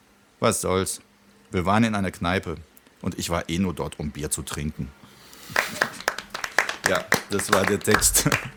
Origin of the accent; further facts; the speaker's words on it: Prague, Czechia; Ich kenne das auch aus meiner Kindheit in Tschechien und wirklich in Prag, als der Wenzelsplatz noch leer war, keine Touristen.